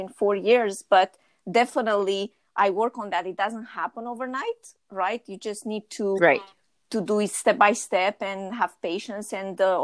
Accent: Romania; now in Montreal, Canada; Actually, I'm from Montreal. So actually, I'm Romanian.

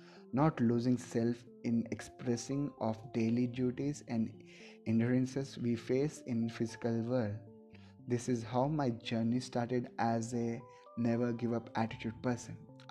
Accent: India; English is a second language; even in my mother tongue, or my national language is Hindi, so Telugu, Hindi, English I speak, but I speak in a different way.

